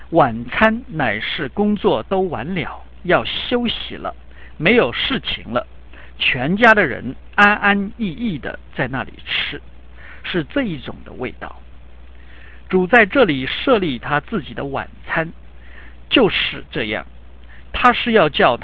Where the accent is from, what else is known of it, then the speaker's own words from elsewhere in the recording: China; 我们是中国人，没有外国人的风气